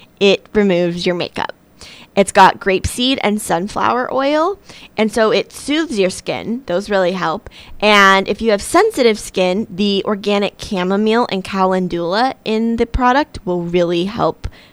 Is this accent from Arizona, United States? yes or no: yes; Arizona, United States; And I grew up in Arizona, and so I'm really not sure how I got away my whole life without using moisturizer